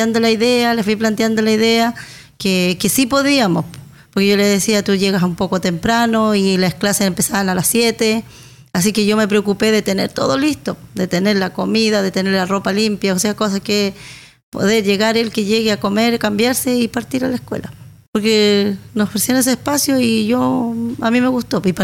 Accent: Río Negro, Los Lagos, Chile; yo soy nacida y criada en el sector que se llama El Bolsón, Riachuelo, comuna de Río Negro. Yo estudié ahí en la escuela del sector

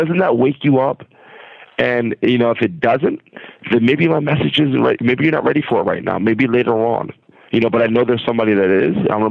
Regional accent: Passaic, New Jersey, United States; We'll go down to my hometown of Passaic, New Jersey, and we will make change happen.

